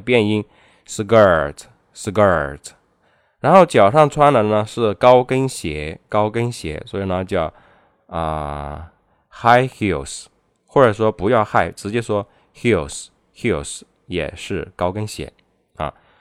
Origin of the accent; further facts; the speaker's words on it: China; 比如说我们中国人说一打、两打、三打、四打这样一个量词